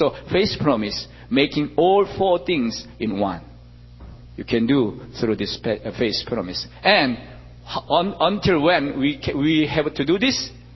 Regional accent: Seoul, South Korea; English is a second language; now in United States; I come from Seoul, Korea. That's why I put Seoul there. And I'm not coming from North Korea. Don't ask about North Korea. I'm South Korea. Different.

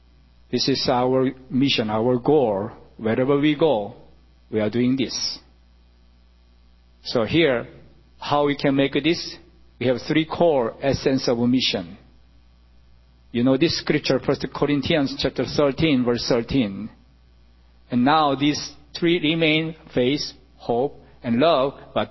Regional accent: New York, United States; English is a second language; I come from New York and I never seen image there. And all Korea, Asia, never seen any Amish group, but anyway, I am city boy. I grown up in all the city all the time

